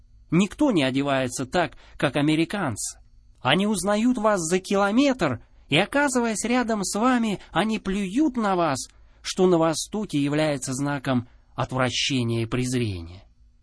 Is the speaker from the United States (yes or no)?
yes; United States; Russian is a second language; Вы не поверите, сколько людей звонило, рассерженные, только потому, что я из Соединенных Штатов.